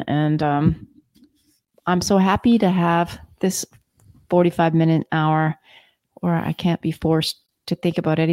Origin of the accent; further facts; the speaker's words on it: Florida, United States; I'm happy to be back in my home state of Florida somewhat.